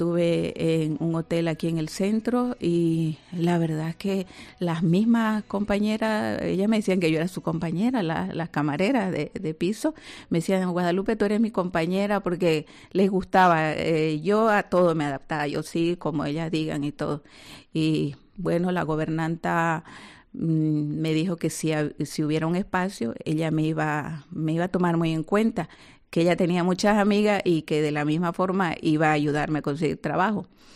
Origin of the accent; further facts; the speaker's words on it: Bolivia; moved away as an adult; Yo vengo de Bolivia, yo era maestra en mi país.